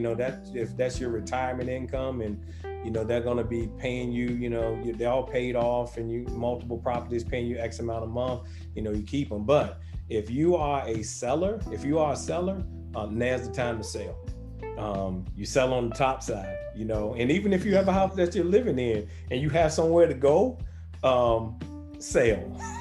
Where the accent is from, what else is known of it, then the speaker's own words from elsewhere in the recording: Petersburg, United States; I'm proud that I'm from Petersburg. I'll tell you in a minute that I'm from Petersburg. The city was good to me. I learned everything I need to know right there in the city of Petersburg.